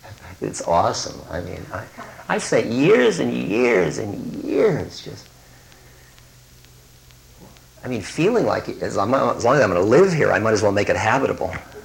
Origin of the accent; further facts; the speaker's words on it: New England, United States; But I'm a gentleman from New England, you know, and you don't say anything.